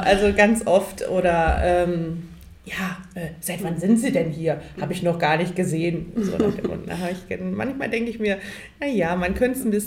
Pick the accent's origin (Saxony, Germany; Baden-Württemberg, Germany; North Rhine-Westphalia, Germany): North Rhine-Westphalia, Germany; Düsseldorf; ich bin in Düsseldorf groß geworden, aber auch in einem Außenbezirk. Also wir haben in der Nähe von Ratingen gewohnt. Das war wunderschön, weil wir hatten das Ländliche, wir hatten die Natur.